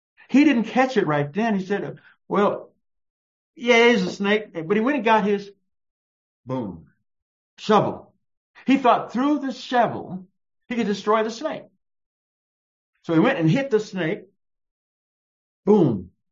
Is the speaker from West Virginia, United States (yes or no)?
no; Texas, United States; Oh, growing up in Texas, I used to run cross country in high school.